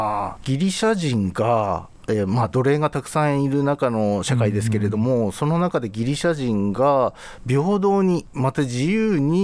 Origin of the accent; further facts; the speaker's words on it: Yamagata, Japan; moved away as an adult; うん、地元の山形を出たい、